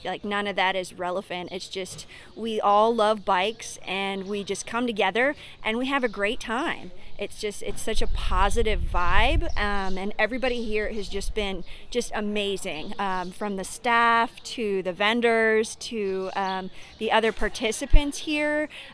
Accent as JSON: {"language": "English", "town": "Georgetown", "region": "Kentucky", "country": "United States", "said": "Actually, I'm from Lexington, in Georgetown, Kentucky. So central Kentucky."}